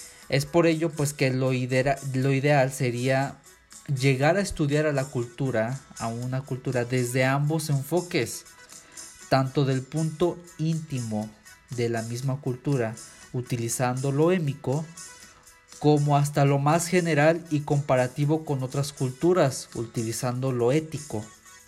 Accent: Mexico; somos mexicanos

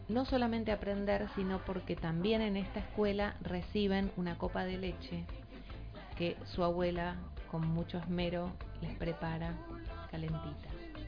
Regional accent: Argentina; a mí me llenó de orgullo como argentina, porque nosotros los argentinos tenemos de qué enorgullecernos

